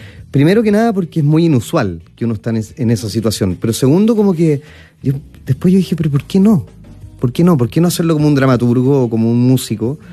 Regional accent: Chile; also born or lived in Argentina; yo nací en Argentina y nací en Argentina, viví un año y medio y como pueden ver y oír, soy tremendamente chileno, claro. Más chileno que los porotos

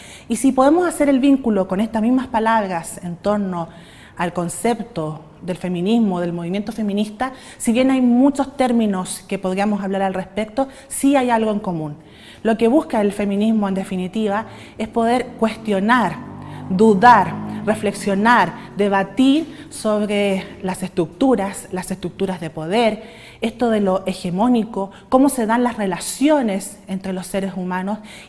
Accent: Chile; hay otros fenómenos que también nos han acompañado como chilenos y chilenas en los últimos años.

